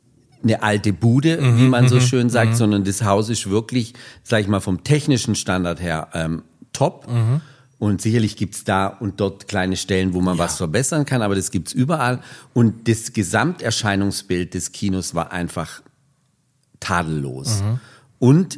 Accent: Baden-Württemberg, Germany; dass ich als Schwabe im Osten war und dann wieder doch zurück wollte, irgendwo in Richtung Heimat.

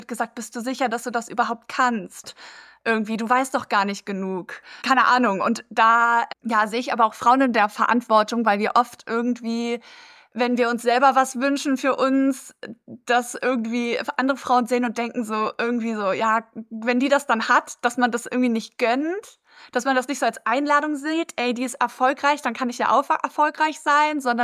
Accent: Hamburg, Germany; Ich komme aus Hamburg selber

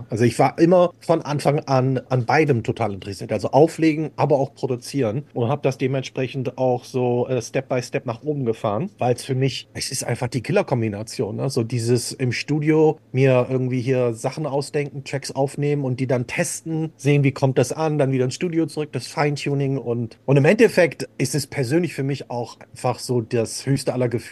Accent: Bremen, Germany; born there; Ich komme ja gebürtig aus Bremen.

